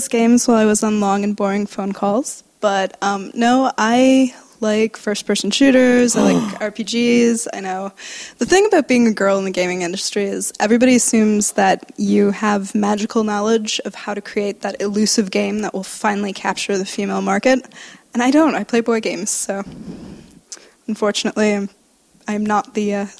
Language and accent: English; Wisconsin, United States; because I'm originally from Wisconsin and there's not much else to do in the winter.